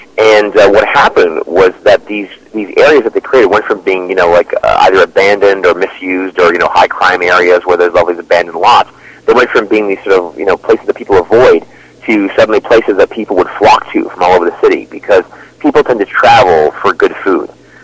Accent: Toronto, Ontario, Canada; But my hometown, Toronto, sadly, I have to say that we're a little bit behind the times.

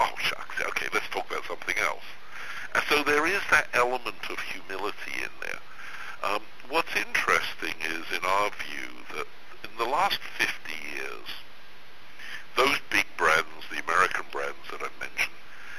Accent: Canada; because we're Canadian.

